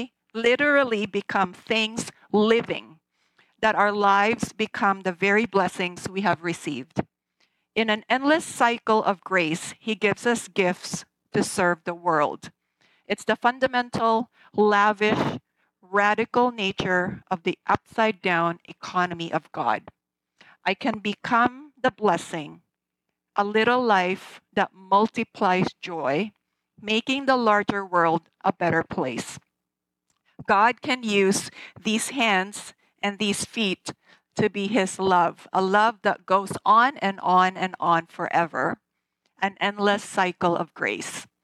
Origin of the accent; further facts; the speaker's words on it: Cebu City, Central Visayas, Philippines; Floyd and I were both born and raised in Cebu City, Philippines.